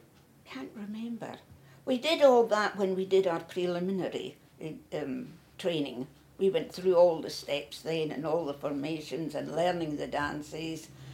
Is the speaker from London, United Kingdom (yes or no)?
no; Scotland, United Kingdom; born there; moved away as an adult; Even though I was born in Scotland and came out here at 19, I had not heard of Scottish country dancing.